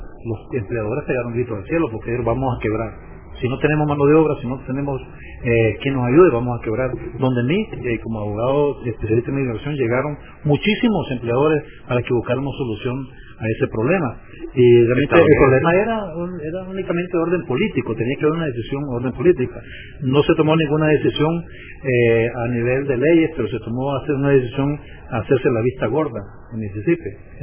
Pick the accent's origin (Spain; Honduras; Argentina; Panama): Honduras; primero somos hondureños, todos los hondureños somos iguales ante la constitución y las leyes